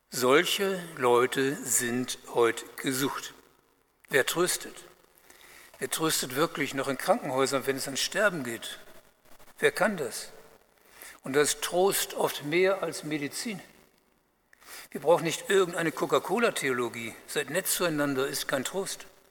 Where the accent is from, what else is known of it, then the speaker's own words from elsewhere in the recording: Bremen, Germany; Ich habe an meine Heimatstadt Bremen gedacht